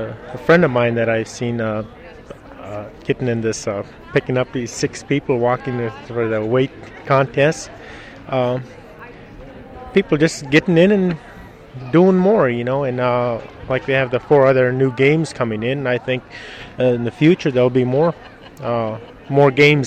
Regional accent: Minto, Alaska, United States; I'm from Minto, Alaska.

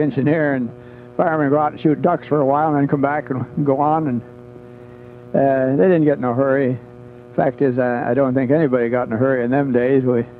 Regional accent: Montana, United States; also born or lived in Tacoma, Washington; No. My folks moved to Montana when I was a year old.

